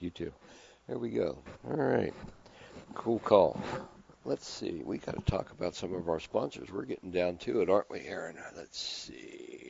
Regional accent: Altoona, Pennsylvania, United States; I mean, I'm from Altoona.

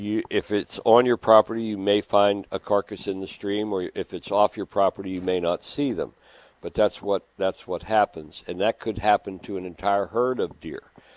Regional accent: Altoona, Pennsylvania, United States; I mean, I'm from Altoona.

